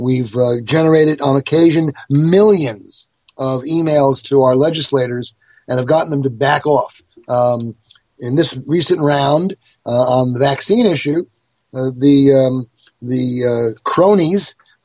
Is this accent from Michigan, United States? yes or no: no; New Jersey, United States; So where do I come from? Where's my background? I grew up in New Jersey in a big Italian family, and I have lots of cousins and lots of connections to this part of the world.